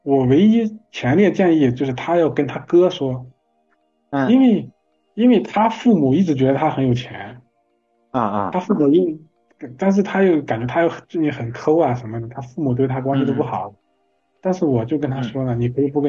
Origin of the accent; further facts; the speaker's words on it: Shanxi, China; now in Chongqing, China; 他妈就说我是山西的，就嫌得远